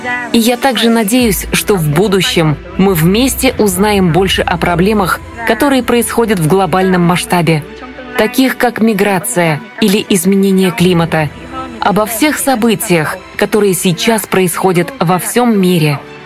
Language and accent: Russian; Vietnam; я из Вьетнама.